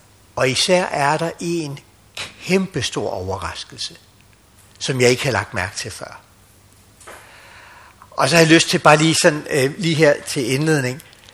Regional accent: Frederikssund, Capital Region of Denmark, Denmark; end man er hjemme i Frederikssund, hvor jeg kommer fra.

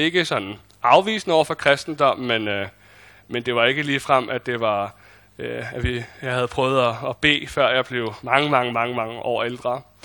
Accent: Copenhagen, Capital Region of Denmark, Denmark; Jeg er født i København, og vokset op inde i København. Min fars side af familien, de kommer ned fra Lolland af, og det er så også en årsagen til, at vi er flyttet derned senere hen.

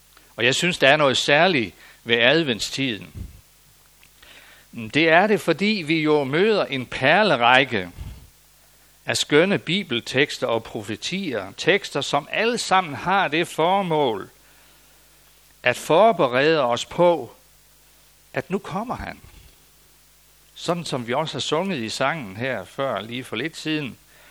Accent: Skive, Central Denmark Region, Denmark; jeg er selv født og opvokset i Skive.

